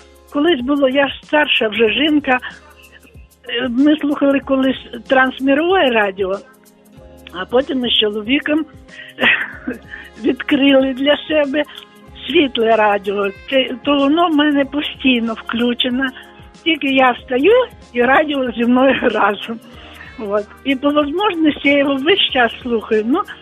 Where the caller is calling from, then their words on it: Volyn Oblast, Ukraine; Я з Волині.